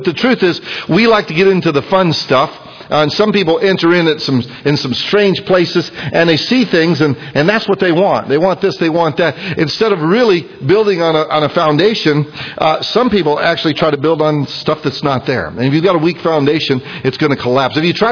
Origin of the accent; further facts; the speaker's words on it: Idaho, United States; but usually we're from Idaho